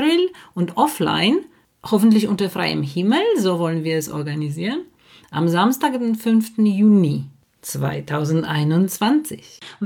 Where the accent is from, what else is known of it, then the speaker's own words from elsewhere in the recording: Poland; German is a second language; Ja, und ich komme aus Polen